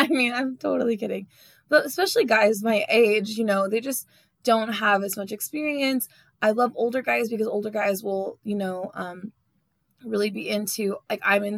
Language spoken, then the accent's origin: English; California, United States; I'm from Northern California, the Valley. I'm not really from the North. I'm like for the Valley. And I moved to Southern California